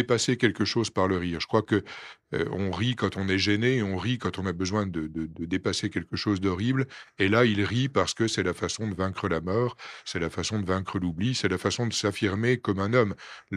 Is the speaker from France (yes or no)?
yes; Belfort, Bourgogne-Franche-Comté, France; born there; j'en ai un exemple dans ma région natale, qui est la ville de Belfort